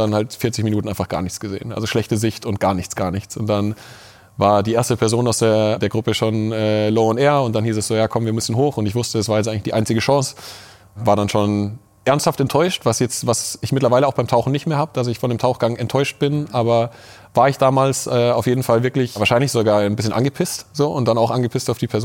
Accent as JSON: {"language": "German", "town": "Munich", "region": "Bavaria", "country": "Germany", "tie": "born there", "said": "Also als geborener Münchner ist das was ein bisschen zur Kultur dazu gehört."}